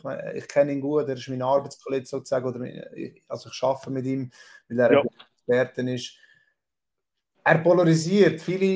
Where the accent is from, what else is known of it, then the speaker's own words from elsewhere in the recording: Switzerland; Aber als Schweizer auf Hochdeutsch zu kommentieren, ist halt schwieriger, oder?